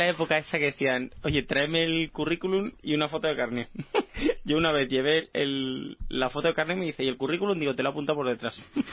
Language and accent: Spanish; Gijón, Asturias, Spain; yo también, vamos, yo también, de Gijón.